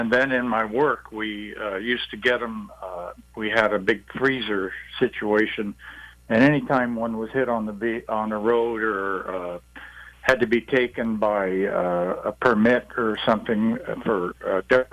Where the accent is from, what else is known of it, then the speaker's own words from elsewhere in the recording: California, United States; And I'm from California, and I've been coming to Maine for 40 years.